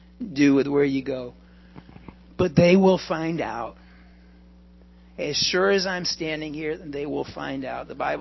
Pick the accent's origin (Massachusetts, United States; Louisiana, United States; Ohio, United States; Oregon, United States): Massachusetts, United States; I remember I grew up in Massachusetts